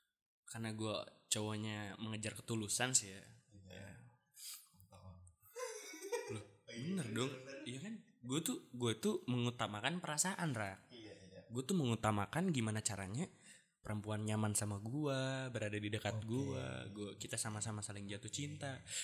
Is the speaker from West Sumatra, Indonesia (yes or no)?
no; Bogor, West Java, Indonesia; Gue dari Bokbar.